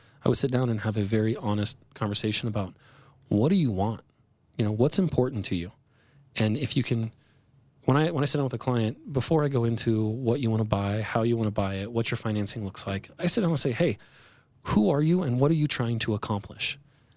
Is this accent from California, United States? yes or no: yes; Sacramento, California, United States; moved away as an adult; now in Denver, United States; I grew up in Northern California, came out here to go to DU, and have stayed out here ever since. So I'm a transplant. I'm from the not cool Northern Sacramento part of California, and will never live there again.